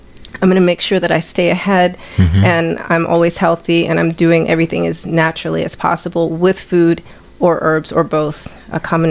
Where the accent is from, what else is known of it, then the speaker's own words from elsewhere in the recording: Atlanta, Georgia, United States; also born or lived in Chicago / Sturtevant; So I was born in Chicago. I lived in Sturtevant, Wisconsin for a little bit, but most of my childhood was in Atlanta.